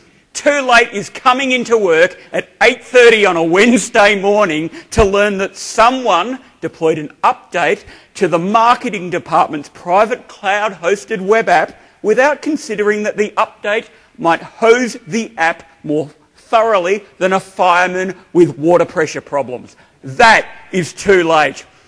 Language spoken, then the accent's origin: English; Australia; I'm from Australia